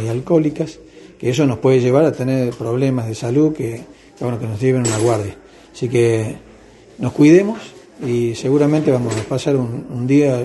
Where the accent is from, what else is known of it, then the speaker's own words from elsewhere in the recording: Tucumán, Argentina; siempre tenemos que valorar como tucumanos, como argentinos, el hecho de tener un sistema público de salud que es accesible